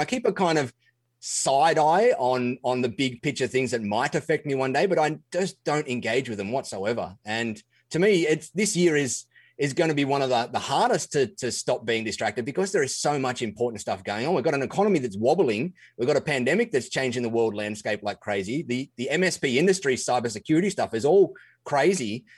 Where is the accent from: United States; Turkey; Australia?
Australia; I always have to say a g'day to pinpoint that I'm an Aussie.